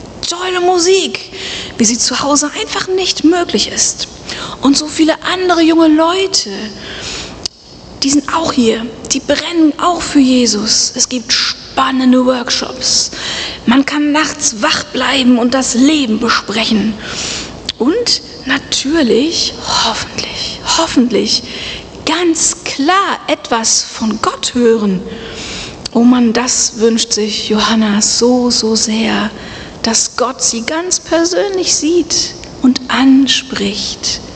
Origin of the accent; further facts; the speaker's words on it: Velbert, North Rhine-Westphalia, Germany; also born or lived in Essen; geboren bin ich in Essen. Meine beiden Eltern sind Uressener, wohnen auch schon seit 45 Jahren in Velbert. Da bin ich groß geworden.